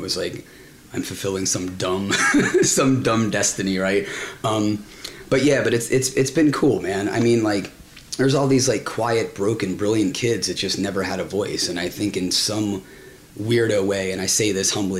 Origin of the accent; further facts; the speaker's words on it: Ireland; I'm Irish kid, right? So I come from like sort of a Catholic background.